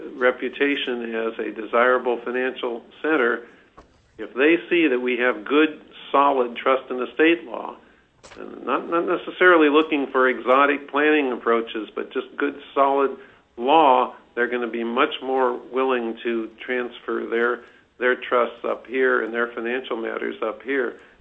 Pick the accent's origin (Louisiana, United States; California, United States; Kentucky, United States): California, United States; now in Alaska, United States; I came originally from California